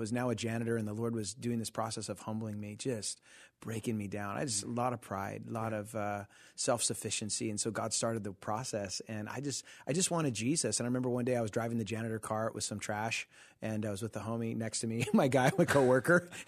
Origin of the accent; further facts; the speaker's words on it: Santa Ana, California, United States; Yeah, I'm from Costa Mesa area. That's where I grew up